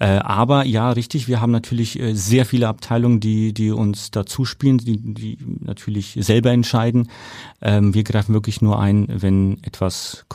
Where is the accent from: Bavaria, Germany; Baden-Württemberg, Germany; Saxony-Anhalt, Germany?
Bavaria, Germany; Nuremberg; accent: rolled R; damals in Nürnberg, ich komme aus Nürnberg.